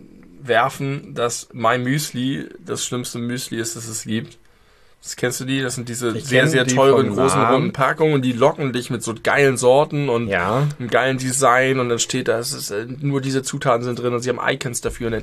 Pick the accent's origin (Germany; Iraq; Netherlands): Germany; accent: German dialect; Also ich habe auch einen starken deutschen Dialekt.